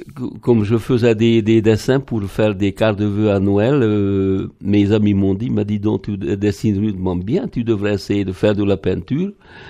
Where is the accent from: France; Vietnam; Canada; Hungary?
Hungary; Békéscsaba, Békés; French is a second language; moved away as an adult; also born or lived in Budapest; je suis né à Békéscsaba, c'est une ville du sud de la Hongrie. J'ai passé ma toute petite jeunesse, après j'ai fait toutes mes études à Budapest, les études de lycéen.